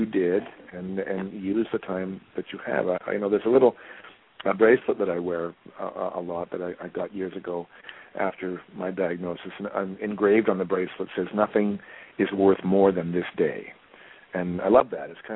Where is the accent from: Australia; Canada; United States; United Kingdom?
Canada; the thing about being a Canadian actor, of course, is that, you know, no matter what you've done, you've got to reinvent yourself.